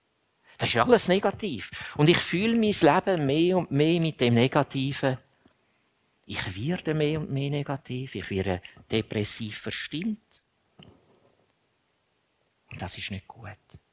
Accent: Switzerland; Wir bei uns in der Schweiz überlegen, ist es dann der zweite Durchgang.

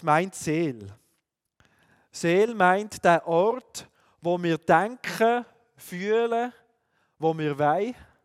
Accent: Aarau, Aargau, Switzerland; wir kommen aus Aarau, darf dort Pastor sein.

